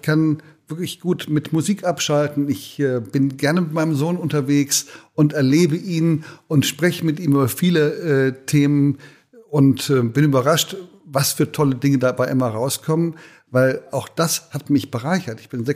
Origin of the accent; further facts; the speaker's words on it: Bad Honnef, North Rhine-Westphalia, Germany; born there; Ich bin in Bad Honnef geboren, also am Rhein. Wer Bad Honnef vielleicht nicht kennt, das ist der Wohnort von, also Rhöndorf eher, von Konrad Adenauer gewesen. Aber Rhöndorf liegt genau vor Bad Honnef. Das ist am Siebengebirge.